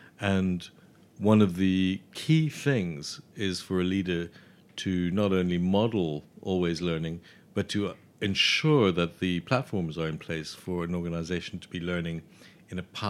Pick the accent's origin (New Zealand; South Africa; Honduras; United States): South Africa; Cape Town, Western Cape; I grew up in Cape Town in South Africa